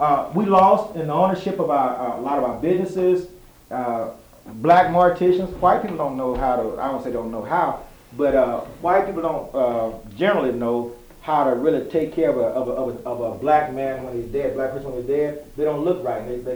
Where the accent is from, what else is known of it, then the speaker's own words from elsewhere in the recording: United States; born there; I'm an American, I was born here.